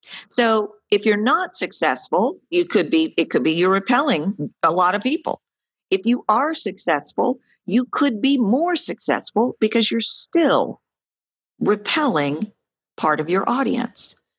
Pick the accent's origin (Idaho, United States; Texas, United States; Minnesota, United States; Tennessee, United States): Texas, United States; Like Texas, traditional Texas, like, you know, I'm a Texan, is slower.